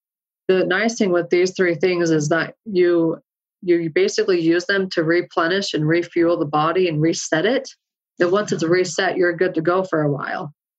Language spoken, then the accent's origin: English; Utah, United States; accent: Hicktown drawl; I'm like, no, I'm just from Hicktown, Utah. Got this Hicktown drawl.